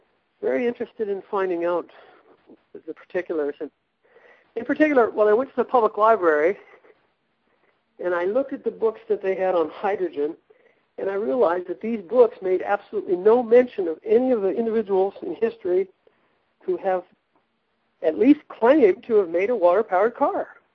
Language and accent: English; California, United States; I'm from Southern California, and so I had heard a lot of conversations about alternative energy